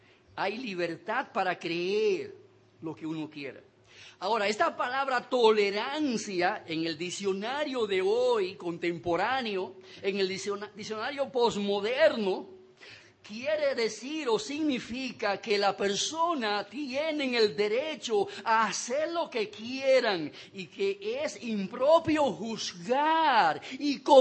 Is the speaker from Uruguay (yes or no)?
no; Dominican Republic; cuál es la cosmovisión de nuestras vidas aquí en el país como sociedad, como pueblo dominicano